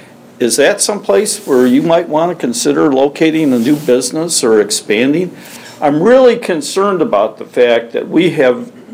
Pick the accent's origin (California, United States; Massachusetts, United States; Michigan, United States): Michigan, United States; Dearborn Heights; And I go, I'm from Dearborn Heights. Well, Dearborn Heights, where's that? Well, normally you will connect and you say, I'm in a western suburb of Detroit.